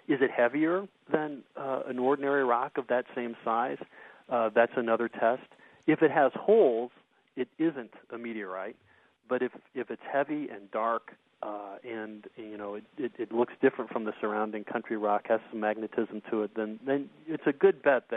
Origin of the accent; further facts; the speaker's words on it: England, United Kingdom; you know, I'm an English person, I'm not a scientist